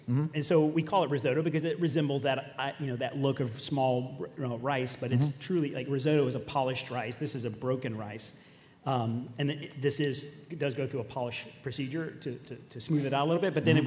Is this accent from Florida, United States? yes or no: yes; Orange Park, Florida, United States; and I grew up here. I grew up in Orange Park, which is close to a suburb of Jacksonville.